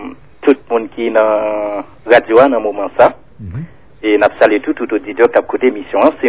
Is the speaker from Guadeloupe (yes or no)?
no; Haiti; en tant que haïtien